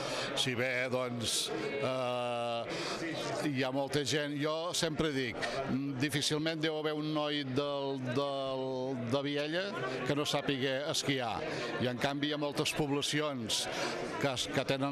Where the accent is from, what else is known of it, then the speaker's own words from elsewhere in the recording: Cambrils, Catalonia, Spain; Jo sóc de Cambrils, recordo que 12 anys enrere de lloguer de xarxes no hi havia empreses, ara n'hi ha 5 o 6.